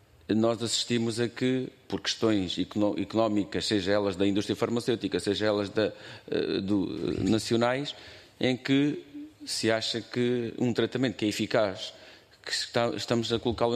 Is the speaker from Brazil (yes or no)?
no; Alentejo, Portugal; A região de onde eu venho, o Alentejo, a reforma média é de 300 euros.